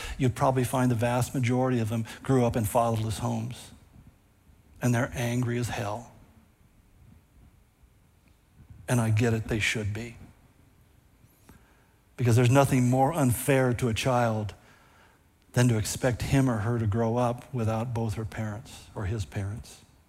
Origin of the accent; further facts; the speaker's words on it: California, United States; I grew up in California where all of my friends were different colors from me.